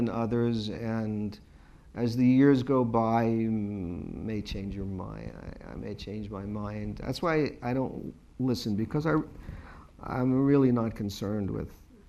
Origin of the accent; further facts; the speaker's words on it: New York, United States; It was based on a true story that had an impact on me growing up in New York.